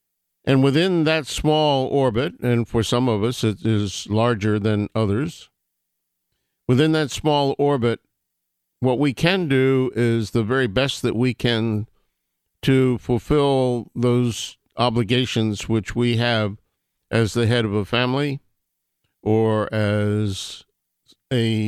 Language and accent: English; United States; All I'm going to say is that I am ashamed as an American.